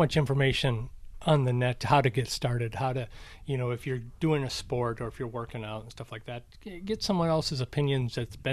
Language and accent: English; Minnesota, United States; also born or lived in Arizona; when I grew up in Minnesota, I played hockey, played football, tried baseball, didn't like it, a lot of standing around. So that was just my opinion. And then when we moved to Arizona